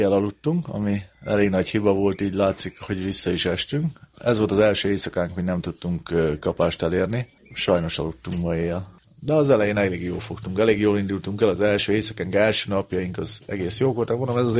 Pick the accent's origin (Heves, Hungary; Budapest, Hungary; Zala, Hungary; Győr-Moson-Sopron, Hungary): Zala, Hungary; Keszthely; keszthelyiek vagyunk, meg hévizek, úgyhogy Balatonpartig